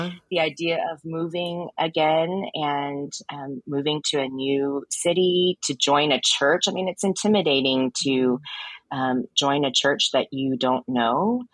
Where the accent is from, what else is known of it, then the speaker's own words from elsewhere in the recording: United States; born there; So John and I are both Chinese. I was born here in the States. So my parents came to study.